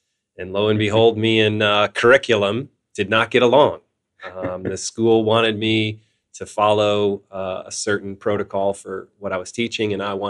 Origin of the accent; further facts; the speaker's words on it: St. Louis, Missouri, United States; Grew up believing that soccer was going to be my career growing up in St. Louis and following the Steamers and seeing how big soccer was here.